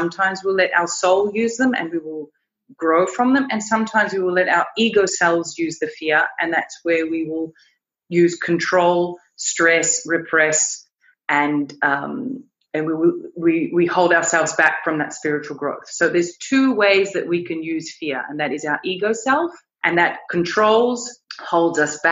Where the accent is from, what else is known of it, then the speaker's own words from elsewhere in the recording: Australia; after I then returned to my home country in Australia and started a business there